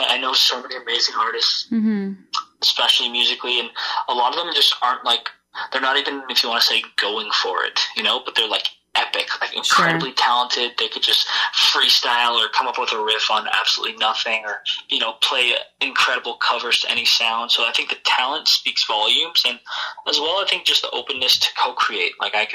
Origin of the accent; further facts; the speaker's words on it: Hamilton, Ontario, Canada; Yes, I'm born and raised in Hamilton, actually. Love it here, and I always have.